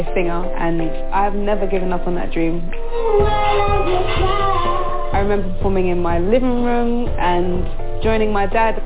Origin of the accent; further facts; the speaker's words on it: Croydon, London, United Kingdom; I'm from Croydon.